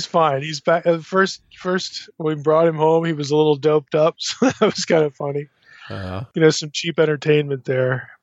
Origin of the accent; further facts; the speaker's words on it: Pennsylvania, United States; So I didn't grow up a Philly fan, even though I'm from Pennsylvania.